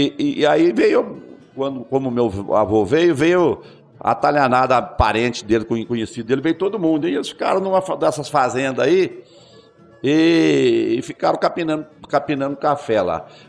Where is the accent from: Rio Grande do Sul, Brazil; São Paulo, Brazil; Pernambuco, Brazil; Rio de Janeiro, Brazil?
São Paulo, Brazil; Martinho Prado; also born or lived in Conchal; Eu nasci em Conchal, mas nós mudamos assim para 10 quilômetros de Conchal, já pulo um rio, aí se chama Martinho Prado, onde eu cresci, um vilarejo, no município de Mogi Guaçu já.